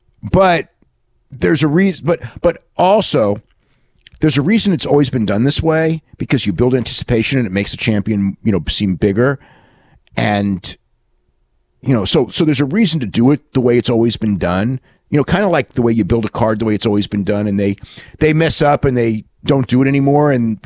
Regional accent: United States; your initial reaction as an American going over there seeing

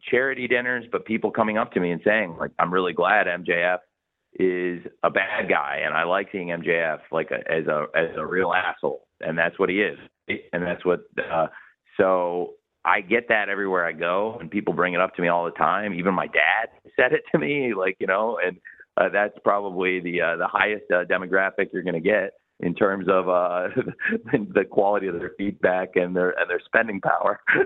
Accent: London, United Kingdom; to London, my hometown here in the UK.

